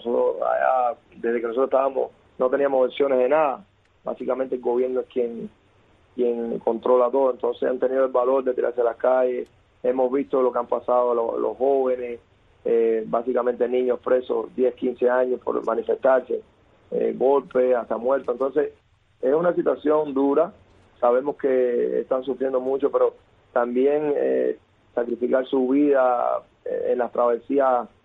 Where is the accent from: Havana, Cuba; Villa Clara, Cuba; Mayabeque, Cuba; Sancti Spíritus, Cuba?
Sancti Spíritus, Cuba; a mi tierra espirituana y a los villaclareños que siempre tuvieron la fe en mi carrera